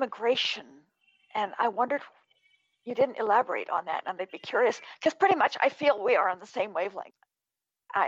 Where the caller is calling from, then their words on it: Fresno, California, United States; I'm talking from Fresno, California.